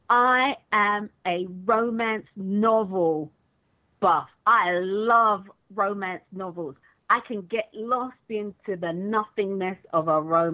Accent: London, United Kingdom; because I'm from London

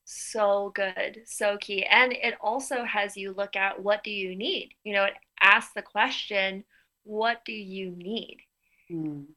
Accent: United States; we can broaden it out to other countries, but we are both American.

